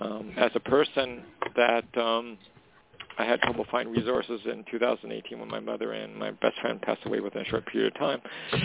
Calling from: Canada; I'm calling from Canada.

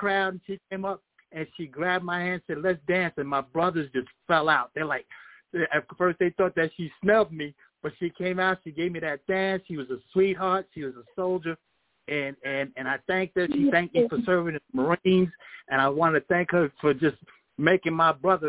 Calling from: Florida, United States; from Florida.

